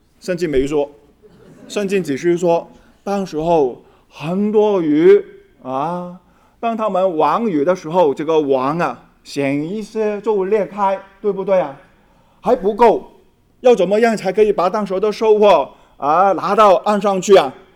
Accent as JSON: {"language": "Chinese", "country": "China", "said": "好像我们中国人所说的子承父业"}